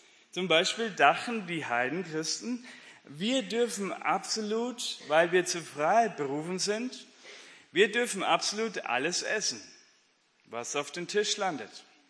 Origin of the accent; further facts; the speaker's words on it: Bavaria, Germany; born there; Also ich bin in Bayern geboren